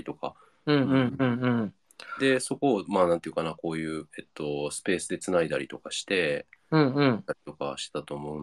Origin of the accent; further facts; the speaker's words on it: Kansai, Japan; 僕は関西なんで、